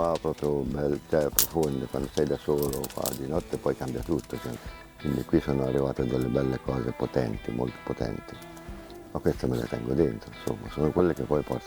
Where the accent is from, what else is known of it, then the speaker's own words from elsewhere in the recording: Bagno di Romagna, Emilia-Romagna, Italy; born there; Sono nato a Bagno di Romagna